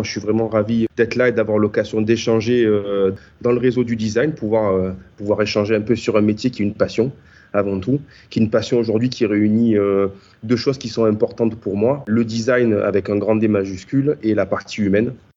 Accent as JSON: {"language": "French", "town": "Marseille", "region": "Provence-Alpes-Côte d'Azur", "country": "France", "said": "j'ai fait ça entre Marseille et Aix parce que je suis originaire de Marseille"}